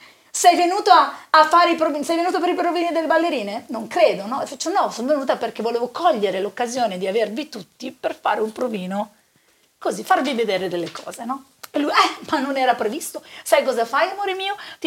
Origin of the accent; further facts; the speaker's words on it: Milan, Lombardy, Italy; Dico: ma io non so parlare napoletano. Io sono milanese.